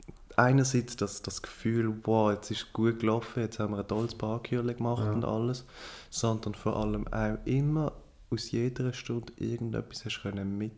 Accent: Basel-Landschaft, Switzerland; Ja, also wir kommen aus dem Baselbieter Mankau.

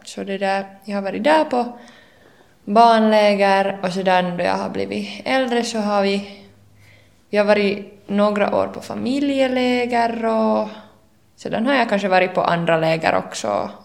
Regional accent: Storkyro, Ostrobothnia, Finland; jag kommer då från Storkyrra

